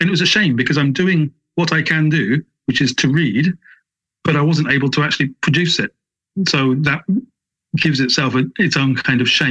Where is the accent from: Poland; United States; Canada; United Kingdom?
United Kingdom; England; And I'm an Englishman going into Wales.